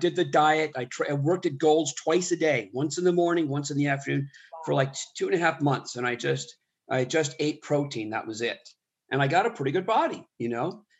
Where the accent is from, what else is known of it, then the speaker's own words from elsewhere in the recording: Manhattan, New York, United States; also born or lived in London, United Kingdom / Texas; grew up as a little kid in London. And then most of my life, though, I would say I would say I'm a New Yorker. I grew up on East 72nd in Manhattan and went to school in New York City